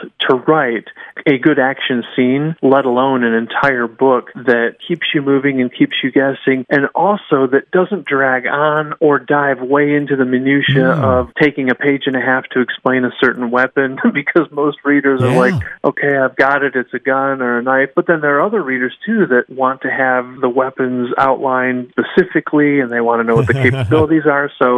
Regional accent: Michigan, United States; and I was born and raised in Michigan, and decided to write books that mostly are set around the Great Lakes area

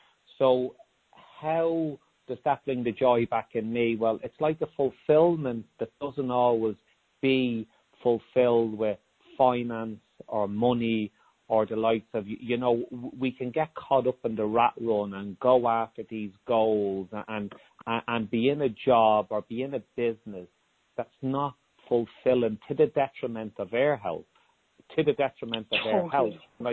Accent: Dublin, Leinster, Ireland; I'm from Dublin, Ireland

